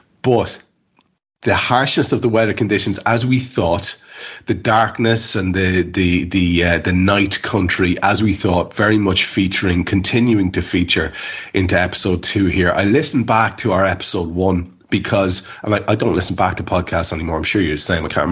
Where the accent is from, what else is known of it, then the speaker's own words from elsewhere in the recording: Ireland; Listen, we're Irish. We know all about that.